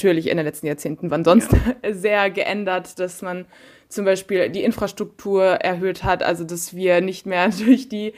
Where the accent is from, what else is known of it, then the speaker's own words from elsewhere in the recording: Romania; wir kommen halt direkt aus den Vorkarpaten. Also und die Stadt, aus der wir kommen, ist direkt vor bei den Vorkarpaten. Also wir kommen erst im bergigeren Gebiet.